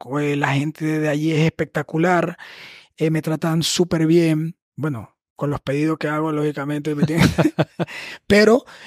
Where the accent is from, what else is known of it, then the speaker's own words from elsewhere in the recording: Panama; Oye, soy de Panamá, ta, ta, ta, ta, ta.